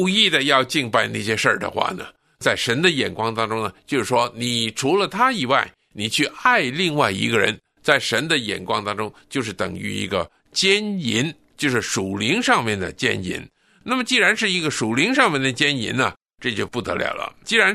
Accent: China; 而且你跟我都是中国人

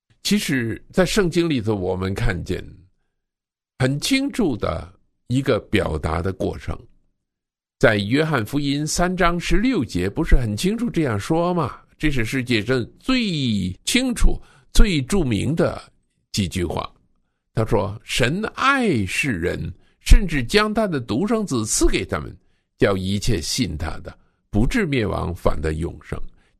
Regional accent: China

